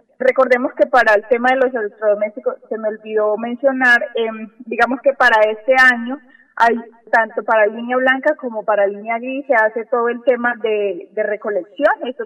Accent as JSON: {"language": "Spanish", "country": "Colombia", "said": "como colombianos tenemos derechos a gozar de un ambiente sano"}